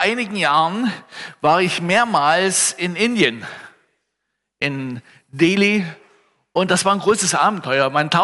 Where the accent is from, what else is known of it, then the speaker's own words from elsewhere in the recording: Saxony, Germany; ich komme aus der Nähe von Herrnhut für die Frommen und für die anderen sage ich aus der Nähe von Bautzen